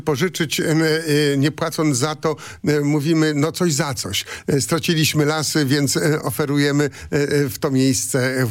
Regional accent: Pomeranian Voivodeship, Poland; Kochają je tak, pewnie tak samo mocno jak i my, może trochę mniej, ale my Kaszubi proponujemy.

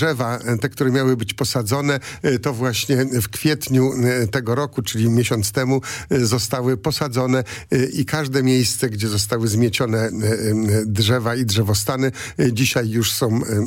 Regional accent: Pomeranian Voivodeship, Poland; Kochają je tak, pewnie tak samo mocno jak i my, może trochę mniej, ale my Kaszubi proponujemy.

